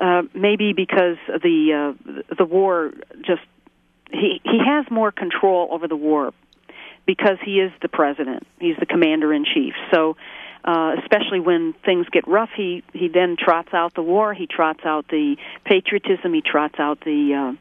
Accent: Michigan, United States; I'm from Michigan. Well, we're all from that mm-hmm. industrial car-making industry

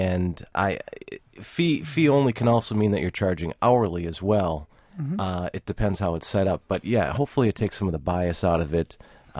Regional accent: Madison, Wisconsin, United States; Right. Born and raised in Madison here.

